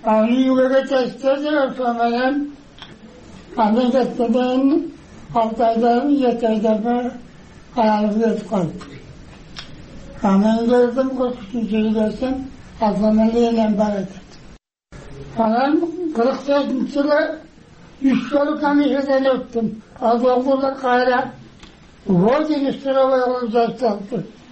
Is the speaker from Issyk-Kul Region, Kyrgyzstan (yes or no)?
yes; Issyk-Kul Region, Kyrgyzstan; Ошо менен 46 жылынан өзүм туулуп өскөн Жетеудер районуна кайра келдим.